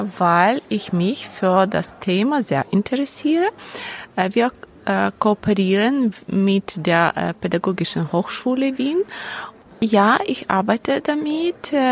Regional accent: Ukraine; ich komme aus der Ukraine. Ich arbeite an der Westukrainischen Nationalen Universität

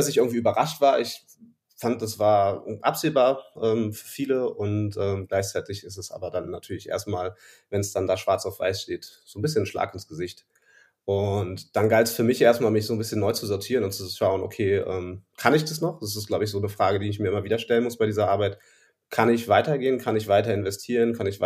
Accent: Cologne, North Rhine-Westphalia, Germany; now in Berlin, Germany; Ich bin in Berlin. Ich bin seit ungefähr einem Jahr in Berlin. Ich bin eigentlich Kölner, überzeugter Kölner, wie so viele von uns, die aus der Gegend kommen und so ein bisschen Lokalpatriotismus leben.

